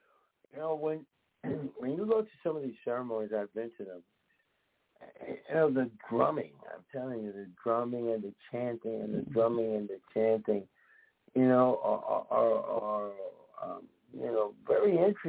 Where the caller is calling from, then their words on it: New Jersey, United States; No, not today. I'm coming live from New Jersey. I'm 15 minutes from the George Washington Bridge.